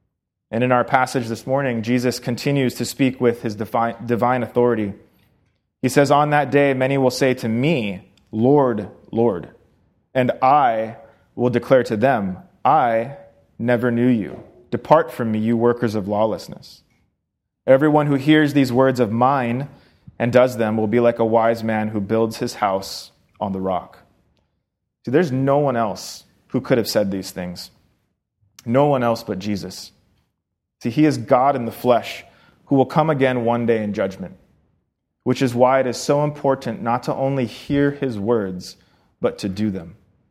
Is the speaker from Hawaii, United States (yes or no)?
yes; Hawaii, United States; I grew up in Hawaii, so I'm very familiar with it, built sandcastles all the time.